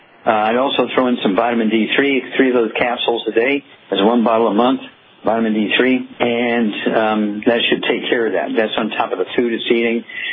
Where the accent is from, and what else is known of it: Missouri, United States; born or raised there